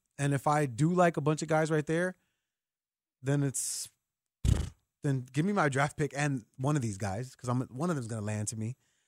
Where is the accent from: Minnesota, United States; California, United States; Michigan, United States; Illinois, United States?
Illinois, United States; Chicago; And I'm a Chicagoan, so I know how that is.